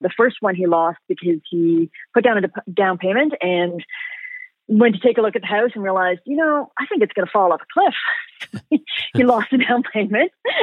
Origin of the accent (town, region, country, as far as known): England, United Kingdom; now in Canada